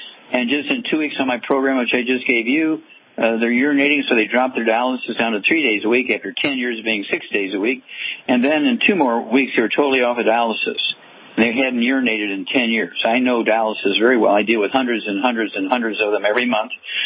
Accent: California, United States; I'm from California. I can, I can speak Espanol.

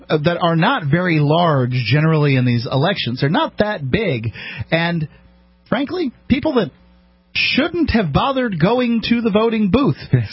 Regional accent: the South, United States; I'm from the South. I can get away with it.

